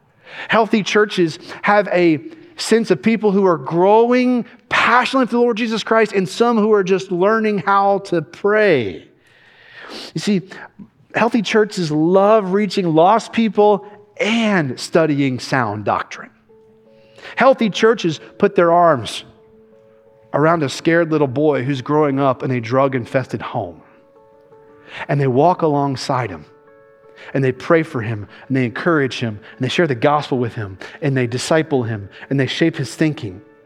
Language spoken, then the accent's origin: English; Kentucky, United States; now in Alabama, United States; I've lived here for almost 12 years. I'm from Kentucky originally.